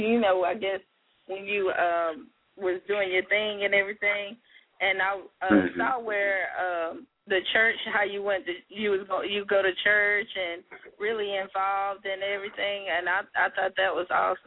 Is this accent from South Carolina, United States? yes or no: yes; South Carolina, United States; You know I'm country. I'm from South Carolina, too.